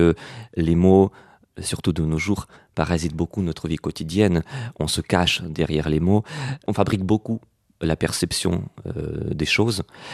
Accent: France; Moi, je venais de la France, donc on ne parlait pas la même langue.

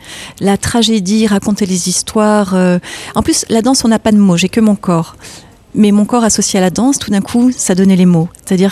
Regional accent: Paris, Île-de-France, France; comme je suis parisienne, c'est très compliqué de conduire à Paris.

